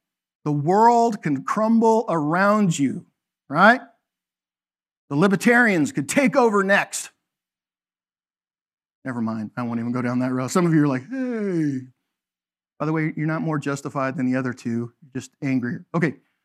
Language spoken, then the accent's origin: English; Canada; We're going to play hockey because I'm Canadian.